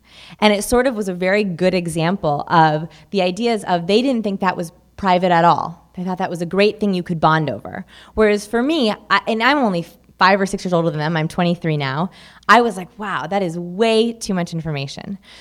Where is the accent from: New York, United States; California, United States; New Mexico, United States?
California, United States; Beverly Hills; I grew up here in Beverly Hills. I went to Marlborough High School. It's an all-girls school in Hancock Park.